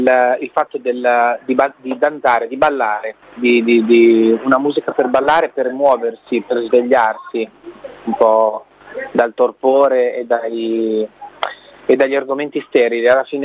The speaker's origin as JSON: {"language": "Italian", "region": "Emilia-Romagna", "country": "Italy", "said": "la Kukoma dalle mie parti, in provincia di Ravenna, è la caffettiera, si dice la Kukoma."}